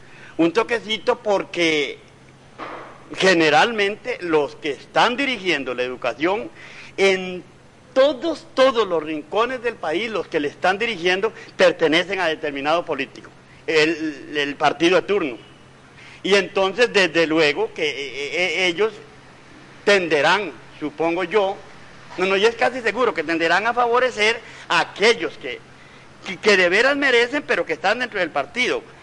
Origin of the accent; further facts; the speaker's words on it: Paraíso, Cartago, Costa Rica; also born or lived in Pérez Zeledón; soy hijo legítimo de Paraíso de Cartago y hijo adoptivo a la vez de Pérez Celedón.